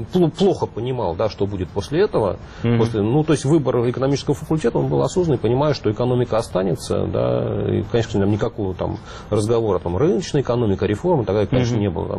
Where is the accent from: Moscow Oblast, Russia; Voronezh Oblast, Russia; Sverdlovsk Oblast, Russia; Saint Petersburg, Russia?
Moscow Oblast, Russia; Likino-Dulyovo; born there; Родился я там.